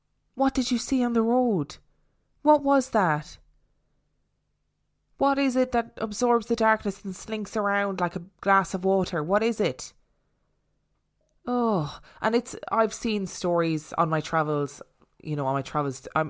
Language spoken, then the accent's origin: English; Inverness, Scotland, United Kingdom; I'm originally from Inverness in the Highlands of Scotland, and this is close to Loch Ness, famous for the notorious monster.